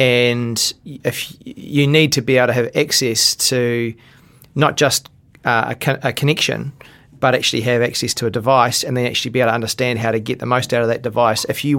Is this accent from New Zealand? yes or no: yes; Invercargill, Southland, New Zealand; One, my hometown, actually, Invercargill, happens to be one of the areas that has a large number of disadvantaged youth.